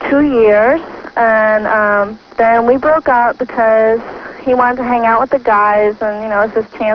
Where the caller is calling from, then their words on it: Florida, United States; I'm calling from Florida.